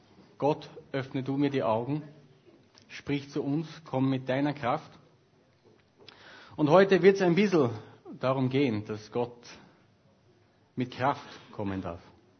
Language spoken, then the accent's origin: German; Austria; born there; also born or lived in Sweden; Ich bin vor 5 Monaten aus Schweden nach Österreich übersiedelt. Ich bin gebürtiger Österreicher. Es kann sein, dass es sich nicht ganz so anhört. Ich habe mehr als 11 Jahre in Schweden gewohnt. Zurzeit wohnen wir bei meinen Eltern. Ich bin über 30 Jahre.